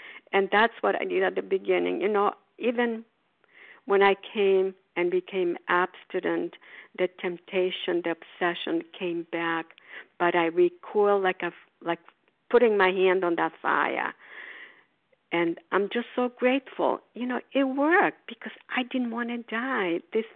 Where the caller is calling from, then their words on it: Port Charlotte, Florida, United States; grateful, recovered, compulsive overeater, and I'm calling from Port Charlotte, Florida.